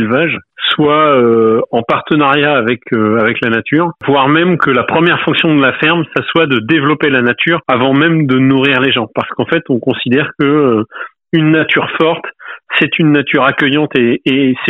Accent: Normandy, France; nous, on n'est pas de Charente, ma femme est parisienne, moi je suis normand, on est venu là sur le tard, on s'installe à plus de 30 ans

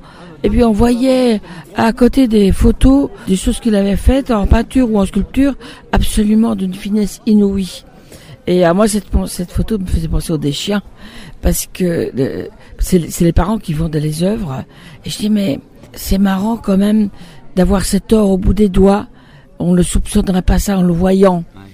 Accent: Belgium; Moi, j'en ai connu plein, comme je suis belge.

